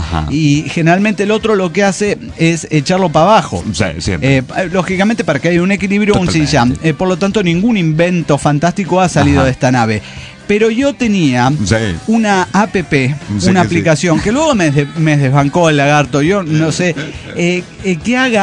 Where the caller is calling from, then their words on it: Aguascalientes, Mexico; Les saluda nuevamente … desde Aguascalientes, México.